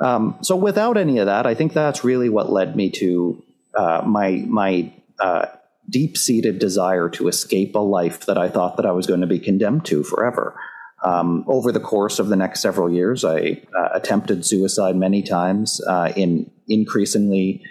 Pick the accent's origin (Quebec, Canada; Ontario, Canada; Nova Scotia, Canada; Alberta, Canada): Nova Scotia, Canada; Cape Breton; So growing up in Cape Breton, Nova Scotia, you know, it's not a place where people normally talk about mental health or mental illness.